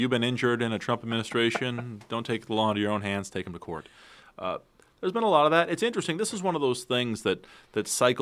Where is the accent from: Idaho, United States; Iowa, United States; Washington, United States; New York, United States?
Iowa, United States; people like my home state Attorney General Tom Miller in Iowa